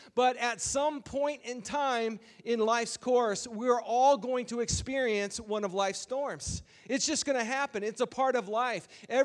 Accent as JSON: {"language": "English", "town": "Omaha", "region": "Nebraska", "country": "United States", "tie": "born or raised there", "also_born_or_lived": "Council Bluffs, Iowa", "said": "I grew up in Omaha, Nebraska, Council Bluffs, Iowa, in that area, and so that's a part of Tornado Alley."}